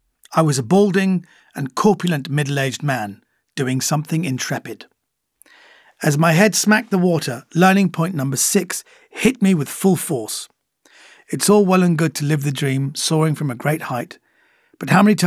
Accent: United Kingdom; born there; as a British-born Iranian, often feeling an outsider.

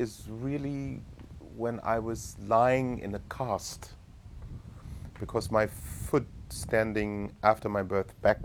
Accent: Hildesheim, Lower Saxony, Germany; Well, Hildesheim is a small city, famous for the churches and for the church music.

